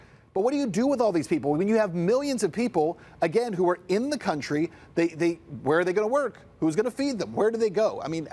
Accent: El Paso, Texas, United States; I mentioned that I'm from El Paso, right? I go back to El Paso quite a bit.

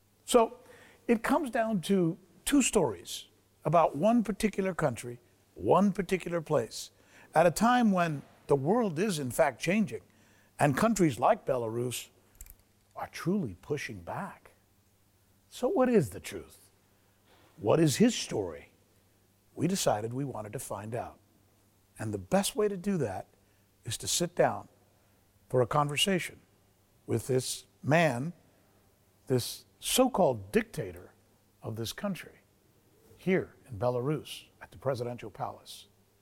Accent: United States; I come from the West. I come from America.

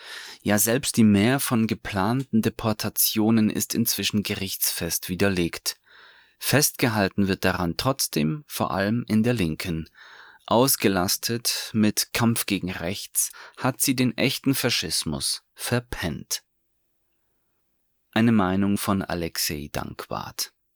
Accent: Russia; Als Russe und von Russland aus sieht man klarer, wer in Deutschland die Nazis sind.

